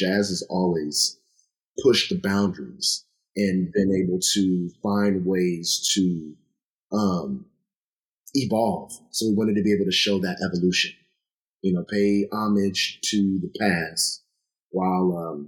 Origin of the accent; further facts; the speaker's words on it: Rock Island, Illinois, United States; I am Rocktown through and through. And I bleed crimson and gold. I am from the town. I remind everyone of that. I'm from the town. I'm Rock Island bred.